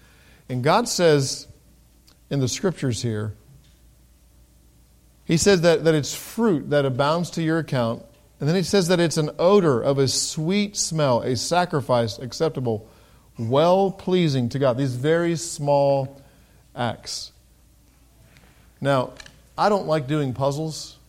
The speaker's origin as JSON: {"language": "English", "region": "England", "country": "United Kingdom", "tie": "born or raised there", "said": "I grew up in England, so I can say that."}